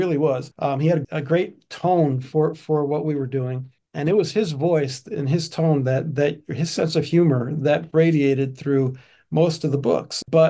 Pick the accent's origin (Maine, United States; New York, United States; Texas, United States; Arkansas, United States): Texas, United States; to go to school in more of a suburban neighborhood like where I grew up in Texas.